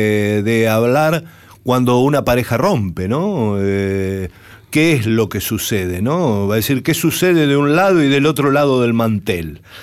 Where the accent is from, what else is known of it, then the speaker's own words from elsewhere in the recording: Buenos Aires, Argentina; Yo nací ahí en Once, Abasto, en Anchorena y Rivadavia. Y iba a una escuela que estaba muy cerca de mi casa, que estaba en Sánchez de Bustamante y Sarmiento.